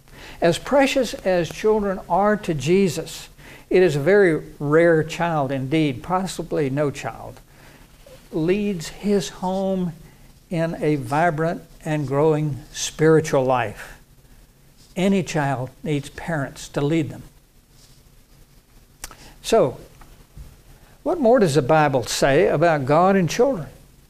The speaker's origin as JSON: {"language": "English", "region": "Virginia", "country": "United States", "tie": "born or raised there", "said": "I know of one church in my home state of Virginia that bragged that they had 52 buses going all over everywhere"}